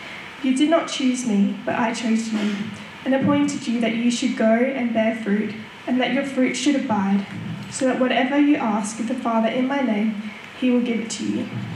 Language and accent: English; Westside, Queensland, Australia; I'm from Westside in Queensland